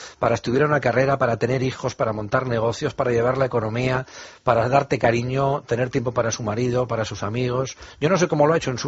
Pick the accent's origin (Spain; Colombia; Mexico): Spain; Bilbao, Basque Country; Mira, yo soy de Bilbao, en Euskadi, y en mi tierra hay un gran matriarcado.